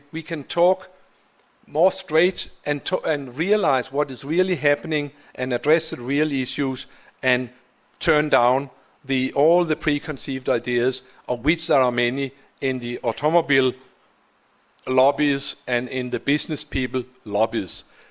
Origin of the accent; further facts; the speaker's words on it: Copenhagen, Capital Region of Denmark, Denmark; I'll invite you to my hometown of Copenhagen, which has definitely become a city of bicycling.